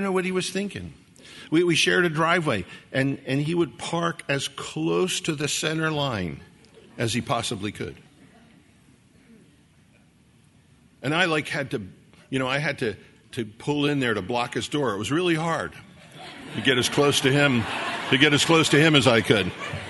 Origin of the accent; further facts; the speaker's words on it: United States; And I'm an American and I love this country.